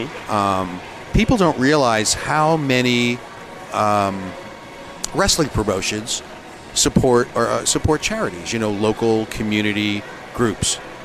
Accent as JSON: {"language": "English", "town": "Kearny", "region": "New Jersey", "country": "United States", "tie": "born or raised there", "said": "you know, I grew up in Kearney, New Jersey. Not too far from here. We're in Nutley."}